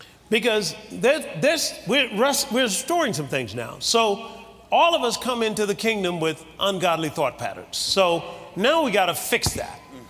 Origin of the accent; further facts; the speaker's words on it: Tuskegee, Alabama, United States; I was brought up in Tuskegee, Alabama, and we didn't have a television, but the lady next door had one.